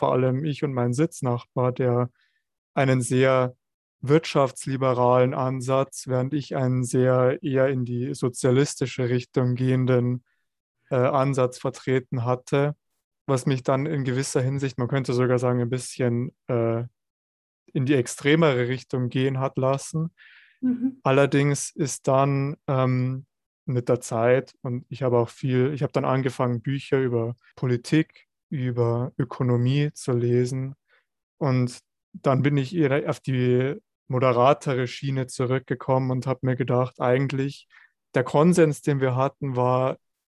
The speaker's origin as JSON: {"language": "German", "town": "Laufen an der Salzach", "region": "Bavaria", "country": "Germany", "tie": "born or raised there", "said": "Ich bin 19 Jahre alt, bin aus Laufen an der Salzach, bin auch da in die Schule gegangen, ans Rottmeier-Gymnasium"}